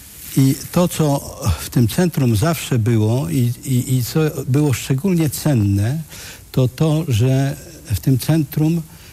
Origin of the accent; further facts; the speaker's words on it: Białystok, Podlaskie Voivodeship, Poland; chociaż jestem z Białegostoku